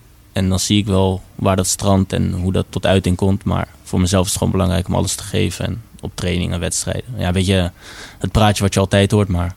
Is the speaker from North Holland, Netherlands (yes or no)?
yes; Amsterdam, North Holland, Netherlands; now in Deventer, Netherlands; En ja, ik kom uit Amsterdam.